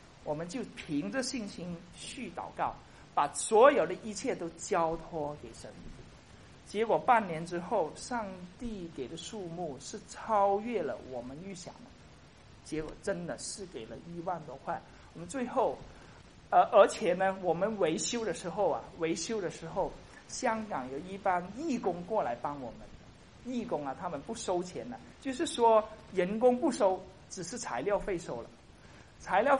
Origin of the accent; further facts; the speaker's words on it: Kaiping, Guangdong, China; 中国我的故乡啊开平这个地方，然后呢这个地方叫赤坎